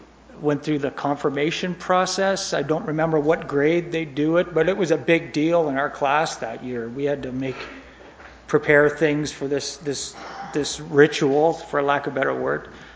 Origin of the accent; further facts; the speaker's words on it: Ennismore, Ontario, Canada; I'd like to start way back in the beginning, when I was growing up in Ennismore.